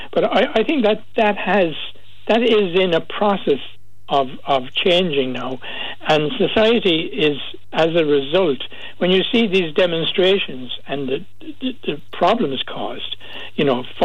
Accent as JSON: {"language": "English", "town": "Cork", "region": "Munster", "country": "Ireland", "tie": "born or raised there", "said": "I was born and reared in Cork City"}